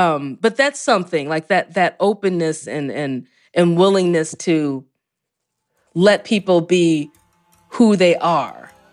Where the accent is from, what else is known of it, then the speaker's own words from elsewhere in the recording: United States; And I'm saying this as an American.